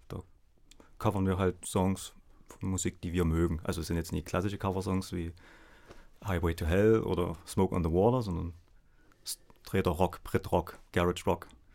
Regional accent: Dresden, Saxony, Germany; Also ich komme aus Dresden.

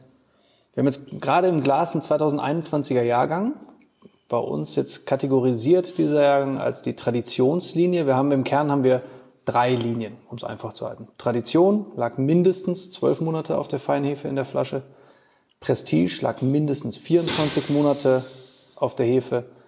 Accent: Germany; accent: Rhineland; now in St. Blasien, Germany; Man hört sofort, ich bin Rheinländer. Ich bin kein gebürtiger Schwarzwälder. Meine Frau und ich sind aber vor nunmehr 10 Jahren hierher gezogen, weil meine Frau eben aus diesem Ort hier stammt.

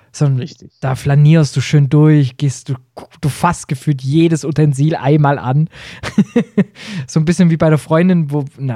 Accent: Stuttgart, Baden-Württemberg, Germany; Chris ist Bremen-Fan und ich als Stuttgarter

